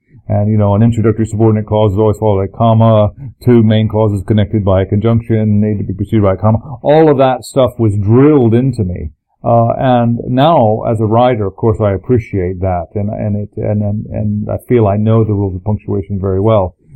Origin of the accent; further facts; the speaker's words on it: Lancaster, Pennsylvania, United States; also born or lived in California; And yeah, didn't stay there very long, and then went to Lancaster. And the high school that I grew up with, Hempfield High School it's called, it was really very much like Happy Days.